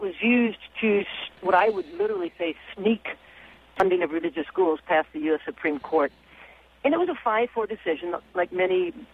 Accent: Milwaukee, Wisconsin, United States; And, you know, when I tell people I'm from Milwaukee, I sometimes notice a vague look in their eye, like, Milwaukee, where's that, Minnesota?

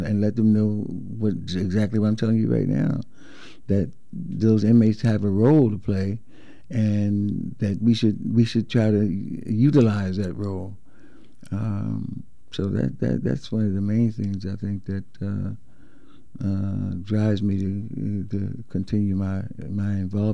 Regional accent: New York, United States; moved away; I'm originally from New York.

